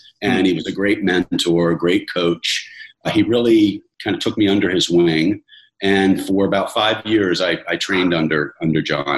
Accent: Pennsylvania, United States; So I grew up in Pennsylvania, and I was a wrestler.

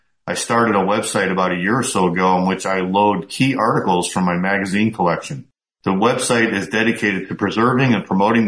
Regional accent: Chicago, Illinois, United States; Of course, I'm from Chicago

